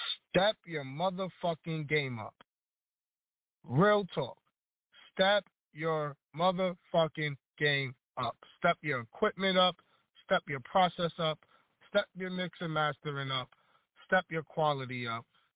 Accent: New York, United States; I'm not going to lie. I'm from New York, bro.

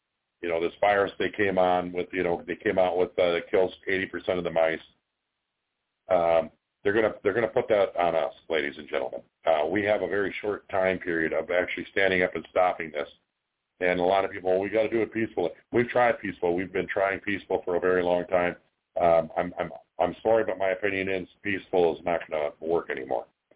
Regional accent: United States; I am an American that wants to tell you what's about to happen to us.

